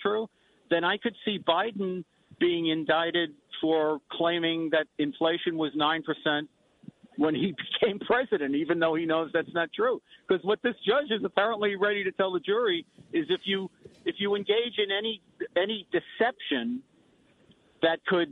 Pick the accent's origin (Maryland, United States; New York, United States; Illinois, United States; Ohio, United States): New York, United States; Bronx; You know, I grew up in the Bronx, Brian